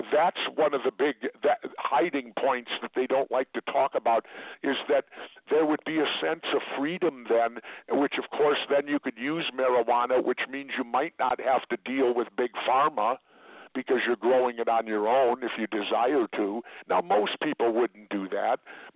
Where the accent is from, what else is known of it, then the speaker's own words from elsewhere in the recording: Minneapolis, Minnesota, United States; And much the same as when I grew up in South Minneapolis, we had a small backyard, and my mom grew rhubarb and tomatoes every summer